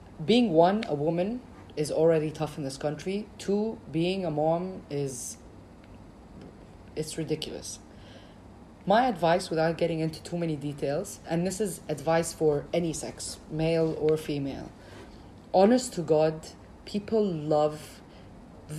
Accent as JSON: {"language": "English", "region": "Dubai", "country": "United Arab Emirates", "tie": "born or raised there", "moved": "as an adult", "said": "I was raised in Dubai my whole life. I've only lived here for about 4 or 5 years."}